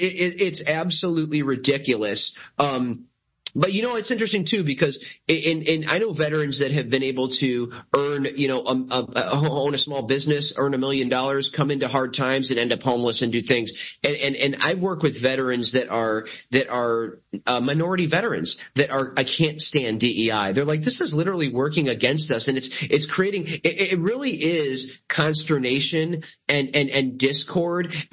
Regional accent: United States; And as an American, I struggle watching these debates because veterans are always left out.

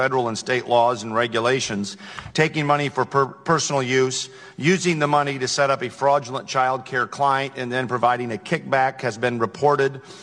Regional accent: Minnesota, United States; Situation in my home state of Minnesota

